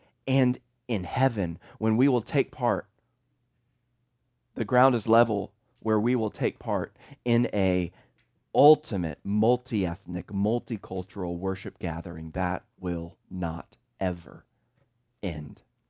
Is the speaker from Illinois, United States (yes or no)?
no; Charlottesville, Virginia, United States; I'm from Charlottesville, Virginia, which became an infamous hashtag a few years ago because of racial strife.